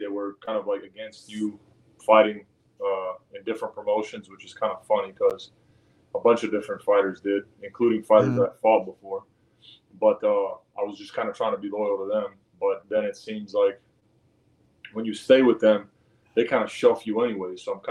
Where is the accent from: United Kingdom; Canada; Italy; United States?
Italy; That's always been my dream to fight in my home country. Yeah. Florence is pretty close to where I grew up. Florence is like not even 2 hours away from Rome.